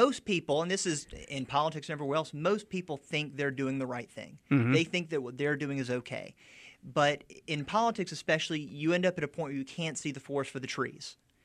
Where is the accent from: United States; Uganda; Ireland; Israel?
United States; Alabama; I'm from Baldwin County. I grew up there. My family goes back, over 100 years on my mom's side. So I really know the area.